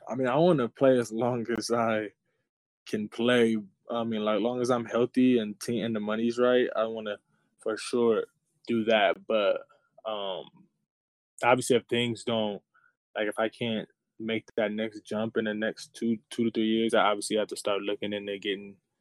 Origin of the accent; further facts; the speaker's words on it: Los Angeles, California, United States; I'm from Los Angeles, California, Venice, California. So I'm right there by the beach. I grew up right by the beach, 7 minutes away.